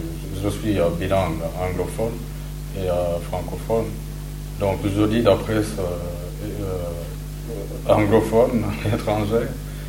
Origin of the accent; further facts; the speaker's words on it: Rwanda; Je viens du Rwanda